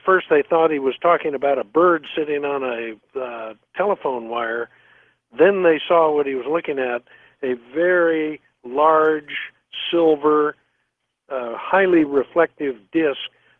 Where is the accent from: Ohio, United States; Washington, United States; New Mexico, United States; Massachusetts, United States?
Washington, United States; Walla Walla; this one from Walla Walla, my home state.